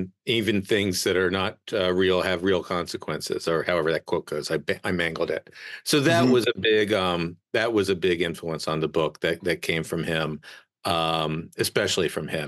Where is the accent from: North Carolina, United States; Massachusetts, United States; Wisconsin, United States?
North Carolina, United States; Chapel Hill; this science fiction bookstore in Chapel Hill, where I grew up in North Carolina